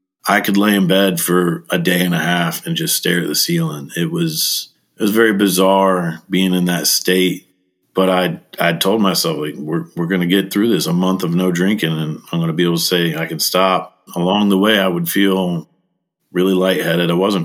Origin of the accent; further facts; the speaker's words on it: Virginia, United States; I grew up in Virginia. It was sort of a broken family.